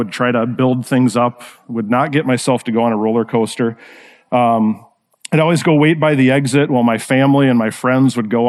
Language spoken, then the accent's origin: English; Rochester, Minnesota, United States; So for me, I grew up actually in Rochester, Minnesota, and it was always fun coming up to the big city to kind of do things